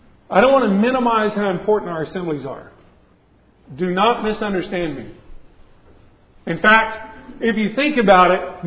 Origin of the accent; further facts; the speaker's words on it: San Antonio, Texas, United States; I grew up in San Antonio.